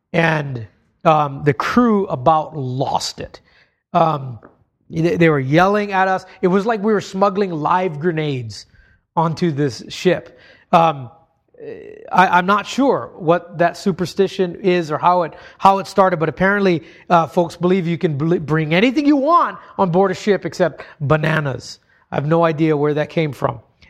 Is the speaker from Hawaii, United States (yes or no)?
yes; Hawaii, United States; Again, I grew up in Hawaii. It's a place with pagan roots